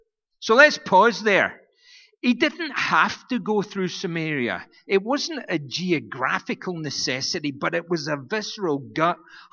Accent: Scotland, United Kingdom; I'm Scottish. I won't be spending any money.

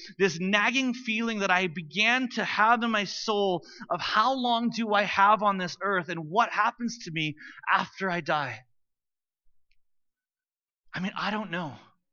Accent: Vancouver, British Columbia, Canada; This tragic loss of life sent shockwaves throughout the small suburban Vancouver community that I grew up in.

